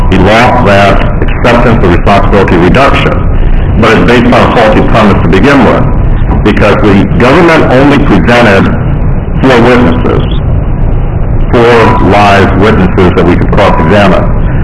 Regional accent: Danville, Illinois, United States; I'm the attorney for Terrence Washington. I'm from Danville, Illinois.

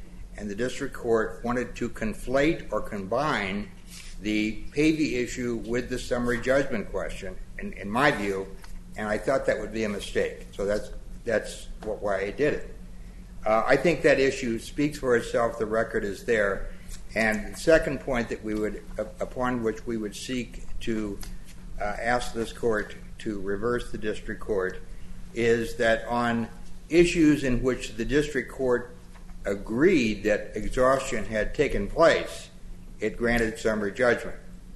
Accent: South Bend, Indiana, United States; May it please the court … from South Bend, represent the appellant.

